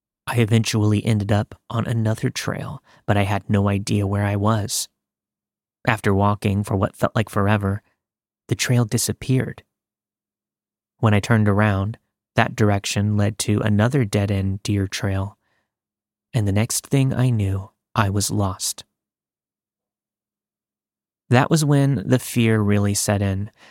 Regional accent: Pennsylvania, United States; now in Jacksonville, United States; When I moved from my home state of Pennsylvania to Jacksonville, Florida for school.

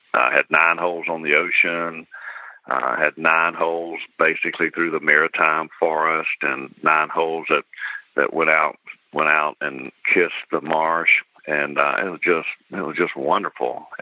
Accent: South Carolina, United States; also born or lived in Aiken; he knew that I was from South Carolina. I started in Aiken, South Carolina, and then kind of grew up middle of the state outside of Columbia.

